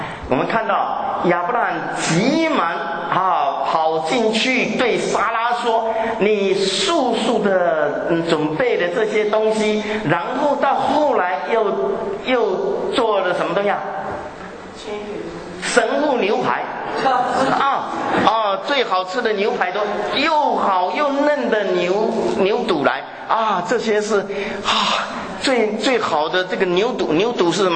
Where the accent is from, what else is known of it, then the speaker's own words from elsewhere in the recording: Taiwan; 只有那个小的，我们台湾话叫做干妈屌，很小的店